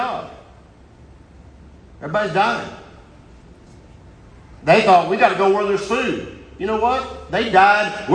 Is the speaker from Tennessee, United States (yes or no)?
no; Texas, United States; I grew up out there in West Texas where the worms couldn't even survive.